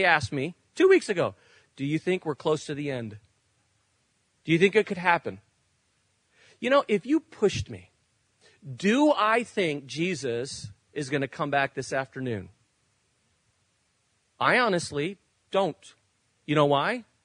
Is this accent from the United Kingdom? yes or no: no; Spain; When I grew up in Spain, we used a currency called the peseta.